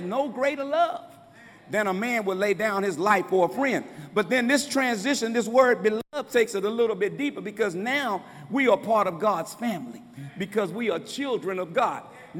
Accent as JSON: {"language": "English", "town": "San Antonio", "region": "Texas", "country": "United States", "said": "I'm from San Antonio. We represent the Spurs."}